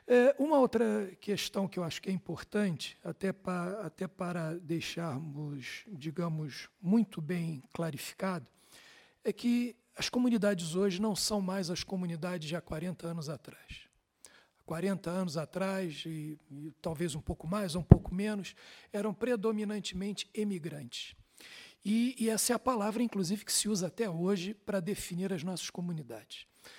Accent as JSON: {"language": "Portuguese", "region": "Rio de Janeiro", "country": "Brazil", "tie": "born there", "said": "eu já nasci no Rio de Janeiro, mas a minha família, ou ela é transmontana ou é de Viseu."}